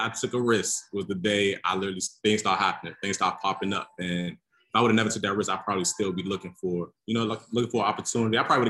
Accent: Maryland, United States; I'm from the Washington, D.C., PG County area, you know, it's home of like Kevin Durant, all these top, you know, top NBA athletes.

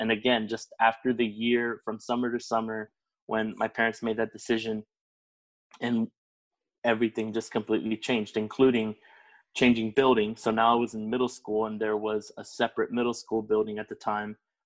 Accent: South Miami, Florida, United States; the reason that I talked about how it was growing up in South Miami, Florida, is because here it was everything different.

